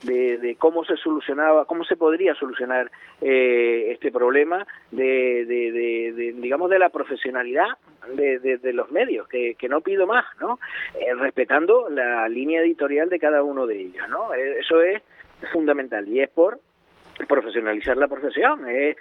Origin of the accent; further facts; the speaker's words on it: Canary Islands, Spain; lo que sí a mí me indigna muchísimo como canario